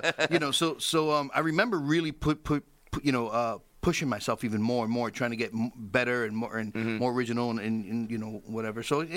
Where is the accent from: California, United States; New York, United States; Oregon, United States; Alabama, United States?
New York, United States; Bronx; I grew up in the Bronx. Yeah, I grew up in the Bronx.